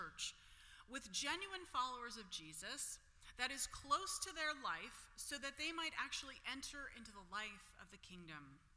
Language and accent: English; Pittsburgh, Pennsylvania, United States; In fact, in my hometown of Pittsburgh, several folks started a church in a tattoo parlor